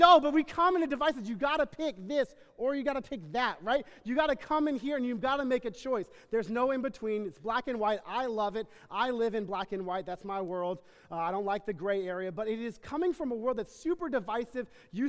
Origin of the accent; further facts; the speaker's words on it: Texas, United States; I'm Texan, and so like we have summer and slightly less hot summer